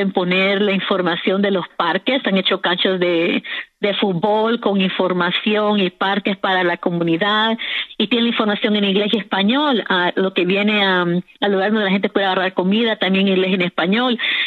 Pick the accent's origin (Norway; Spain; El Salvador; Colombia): El Salvador; now in Mount Rainier, United States; yo soy salvadoreña, nací en El Salvador. Yo nací en El Salvador, pero yo vivo en Mount Rainier, Maryland. Entonces, ese también es mi hogar. Entonces, yo soy de aquí, esta es mi ciudad.